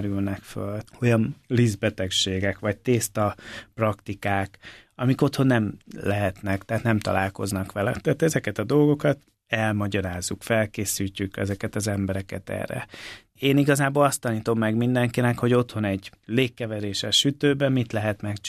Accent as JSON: {"language": "Hungarian", "country": "Hungary", "said": "Hát én azért magyar vagyok, tehát én szeretnék itthon boldogulni, szeretem a hazámat."}